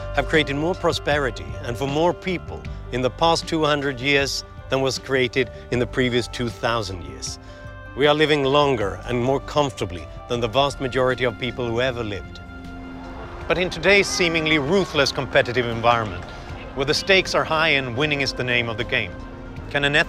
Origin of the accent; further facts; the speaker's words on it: Sweden; a writer and an analyst born and raised in Sweden, and these issues are of great concern to me.